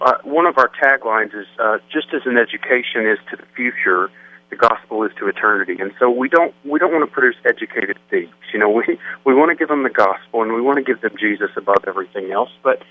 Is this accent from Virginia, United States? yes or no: yes; Bristol, Virginia, United States; I am from Bristol, Virginia, originally, born and raised.